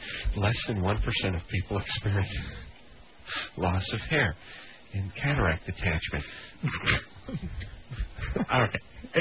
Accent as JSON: {"language": "English", "town": "North Hollywood", "region": "California", "country": "United States", "said": "I'm from North Hollywood. If I see a snail, I'm really excited."}